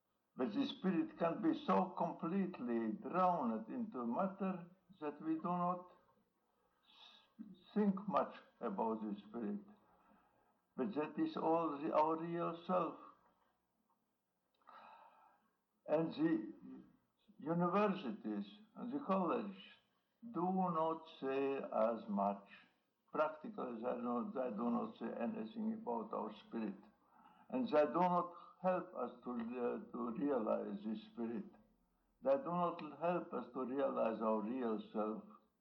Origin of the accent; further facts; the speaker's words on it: Tukums, Tukums Municipality, Latvia; I was born in Tukum, a small town in Latvia. Latvia was at the time under the rule of the Tsar of Russia. It was 1905, July 4th.